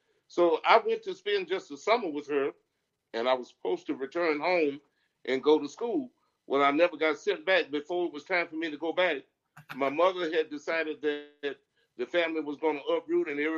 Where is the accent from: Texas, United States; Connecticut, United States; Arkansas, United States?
Arkansas, United States; But, you know, I came from Arkansas. So my people raised me on